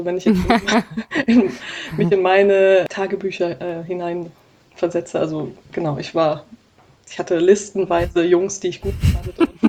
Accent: Baden-Württemberg, Germany; in meiner Heimatstadt im Schwarzwald

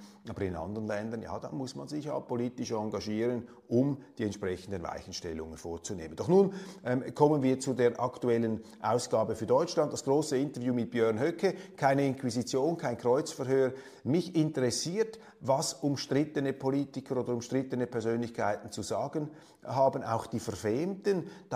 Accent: Switzerland; als Schweizer neigt man vielleicht etwas dazu, das Ganze noch etwas höher zu heben

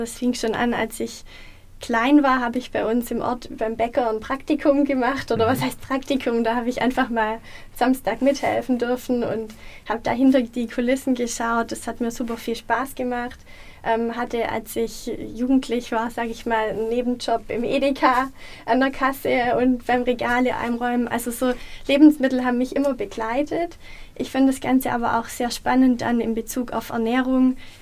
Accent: Abtsgmünd, Baden-Württemberg, Germany; Also ich komme aus Abtsgmünd, das ist in der Nähe von Aalen, eine kleine Gemeinde. Habe in Stuttgart, in Hohenheim, an der Uni Hohenheim Ernährungswissenschaften studiert

